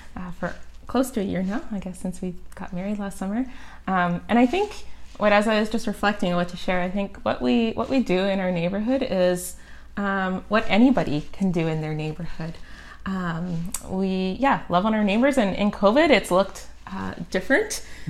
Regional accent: Abbotsford, British Columbia, Canada; now in Coquitlam, Canada; I didn't grow up in Coquitlam. I grew up in Abbotsford, about 45 minutes away, on a raspberry farm.

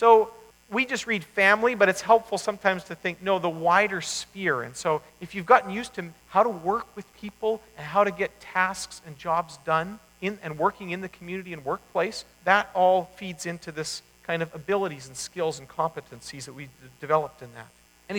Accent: Elm Creek, Manitoba, Canada; Where I grew up in Elm Creek, there, multicultural was, you came from a different group of Mennonites. That really wasn't very multicultural, but, there were a few French-speaking people as well.

